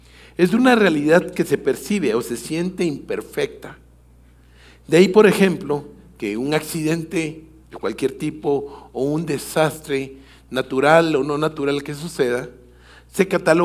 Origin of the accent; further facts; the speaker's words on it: Guatemala; Y yo, como buen guatemalteco, me acerqué